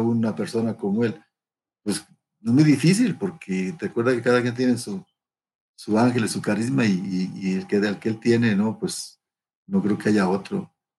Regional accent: Mexico; porque pues, somos mexicanos, no somos americanos.

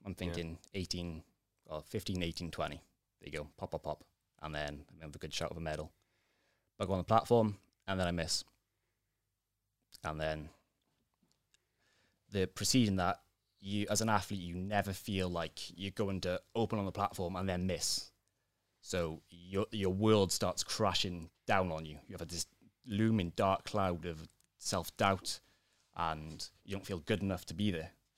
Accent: Wales, United Kingdom; I'm Welsh, I'm proud, I'm wearing the dragon, let's go.

